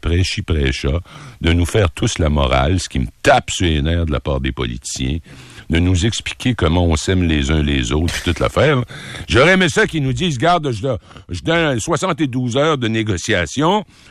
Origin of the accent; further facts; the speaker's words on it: Quebec, Canada; Écoute, je suis un Québécois comme les autres.